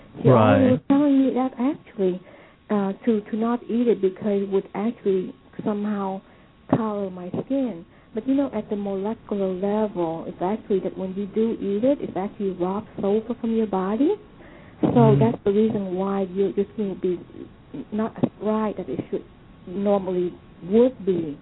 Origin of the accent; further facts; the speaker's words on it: Vietnam; moved away; because of course, growing up in Vietnam, my mom and dad always told me that if I want to be anything I want to be here, that I could be.